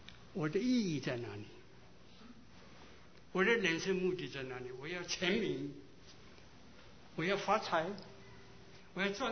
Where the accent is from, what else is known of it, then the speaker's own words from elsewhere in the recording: China; moved away; 我离开中国到我第一次回到中国30年，我就觉得我心满意足，能够再看见我的故乡